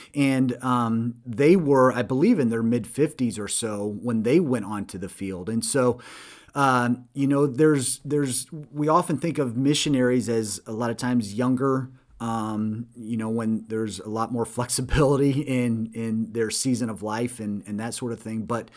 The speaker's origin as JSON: {"language": "English", "country": "United States", "said": "I'm an American. He probably didn't understand me with my accent"}